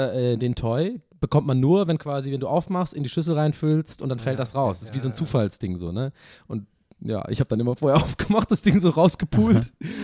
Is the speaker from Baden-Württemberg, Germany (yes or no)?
yes; Tübingen, Baden-Württemberg, Germany; weil bei uns in Tübingen damals war halt der Real